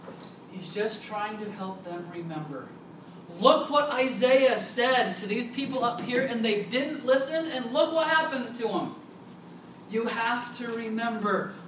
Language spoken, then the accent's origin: English; Utah, United States; I know, I'm sorry, I'm from Utah.